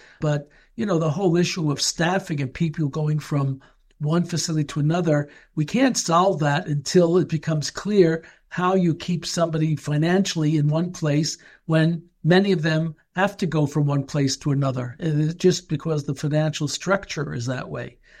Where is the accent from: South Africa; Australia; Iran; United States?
United States; being American, I'm very aware of a lot of things in America